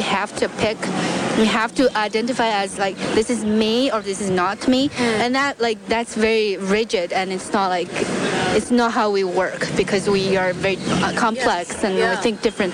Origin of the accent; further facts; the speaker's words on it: China; For example, like, you know, I'm from China. There's a totalitarian government, and that's not me.